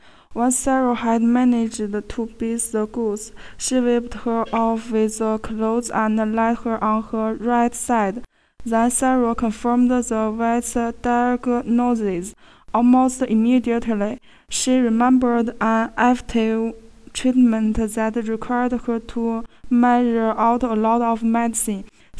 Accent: Heilongjiang, China; English is a second language; I come from Heilongjiang province. It is located in north of China. The winter in Heilongjiang is beautiful, and the snow is much more beautiful, I think. I love my hometown because it is the place where I was born and I grew up.

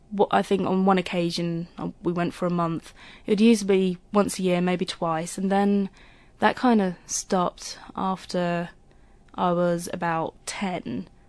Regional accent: South Norwood, London, United Kingdom; I was born at Guy's Hospital in London, and I grew up in South Norwood, southeast London.

